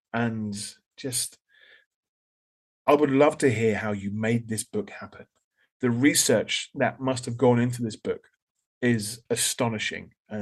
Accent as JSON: {"language": "English", "town": "Portsmouth", "region": "South East England", "country": "United Kingdom", "tie": "born or raised there", "said": "As you know, Portsmouth Comic Con means a lot to me. Not only is it based in my hometown"}